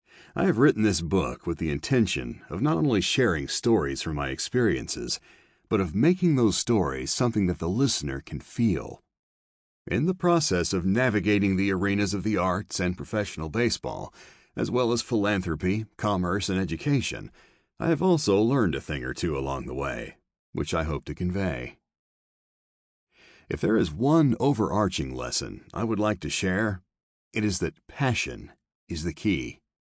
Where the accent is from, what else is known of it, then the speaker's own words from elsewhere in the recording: New York City, New York, United States; Some of the earliest lessons I learned growing up in New York City, and later as a student at Yale, were to always keep an open mind